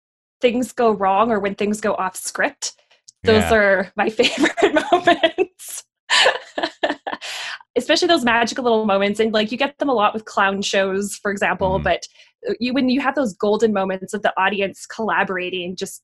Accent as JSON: {"language": "English", "town": "Beaumont", "region": "Alberta", "country": "Canada", "tie": "born or raised there", "said": "I grew up in Beaumont, which is a small little French town outside of Edmonton, just south of Edmonton."}